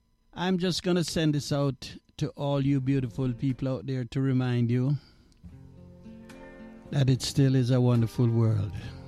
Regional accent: Jamaica; And I'm a Jamaican. I'm at the age where we started listening to reggae music.

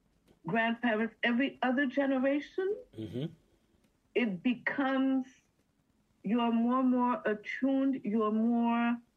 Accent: Montreal, Quebec, Canada; We grew up, and we grew up in Outremont.

